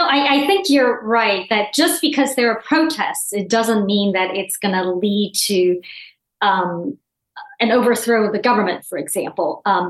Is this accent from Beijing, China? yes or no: no; Guangzhou, Guangdong, China; English is a second language; In my hometown, the city of Guangzhou